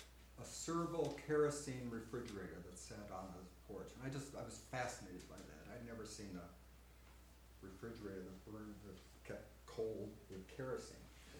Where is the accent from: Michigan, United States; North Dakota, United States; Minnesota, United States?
Minnesota, United States; I'm a Norwegian from Minnesota.